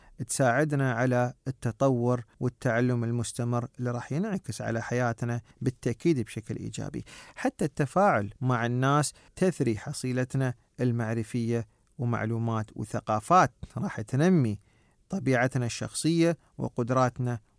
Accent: United Arab Emirates; سواء عندنا في الإمارات

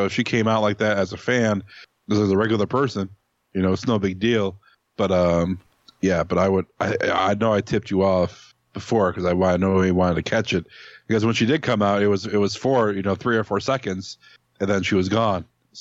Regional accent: Cleveland, Ohio, United States; I'm from Cleveland, and, you know, we hung out a lot backstage at AIW.

